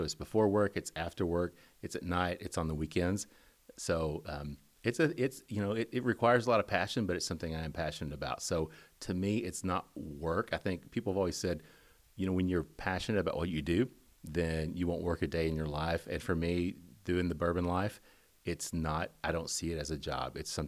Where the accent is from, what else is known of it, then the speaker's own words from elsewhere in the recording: Kentucky, United States; when I was a kid growing up in Eastern Kentucky, and UK basketball was a big thing.